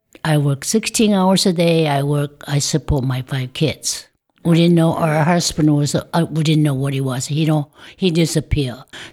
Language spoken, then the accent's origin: English; South Korea; English is a second language; And by the way, I'm Korean. I come from Korea.